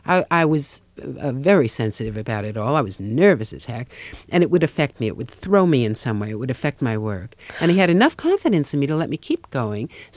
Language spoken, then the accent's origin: English; New York, United States; I'm a New Yorker and I'm Jewish.